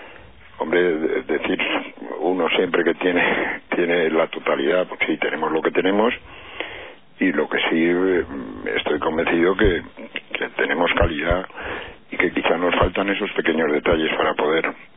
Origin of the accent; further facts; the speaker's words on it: Spain; tener identidad de cómo somos los españoles